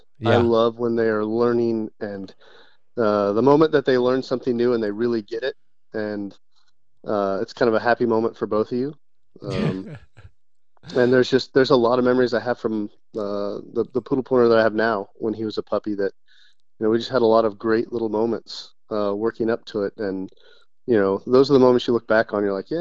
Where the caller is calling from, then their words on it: Jacksonville, North Carolina, United States; Jacksonville, North Carolina.